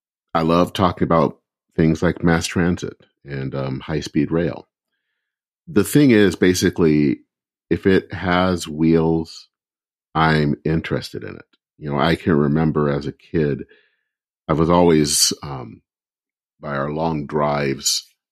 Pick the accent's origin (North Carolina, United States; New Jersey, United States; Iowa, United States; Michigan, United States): Michigan, United States; Flint; And I remember biking as far as the huge Buick City complex back in my hometown of Flint, Michigan.